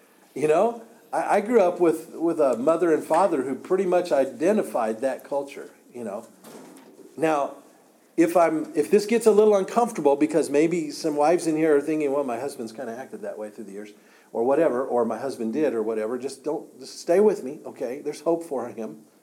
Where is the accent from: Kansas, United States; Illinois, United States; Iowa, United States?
Kansas, United States; Now, I was born and raised in Kansas. It was no big deal to move to Wichita from where I lived, 30 miles away.